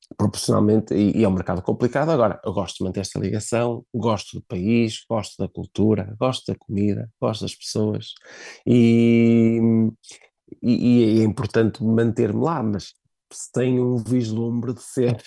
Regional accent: Braga, Portugal; Eu sou do distrito de Braga, é a capital do meu distrito, minhoto que eu sou, e o público em Braga sempre me acolheu muito bem, sempre fui muito bem recebido, adoro Braga, já vivi em Braga, formei-me em Braga

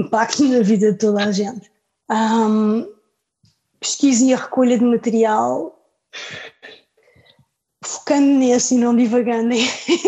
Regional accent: Portugal; moved away; pelo facto do coletivo ter nascido na altura em que eu saí de Portugal, fez sentido juntar-me mais tarde

